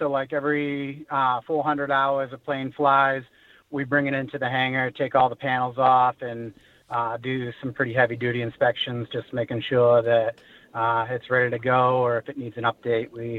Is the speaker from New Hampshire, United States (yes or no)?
yes; New Hampshire, United States; So I grew up in New Hampshire. I joined the Marines about 10 years ago, so kind of been hopping around America a little bit and overseas